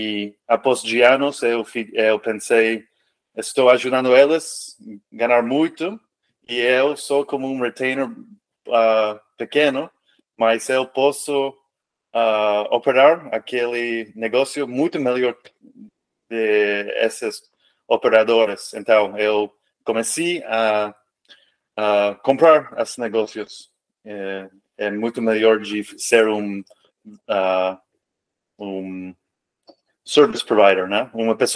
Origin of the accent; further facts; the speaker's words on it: California, United States; born there; Portuguese is a second language; Eu nasci na Califórnia, onde eu estou agora, e fui para a universidade também aqui na San Diego.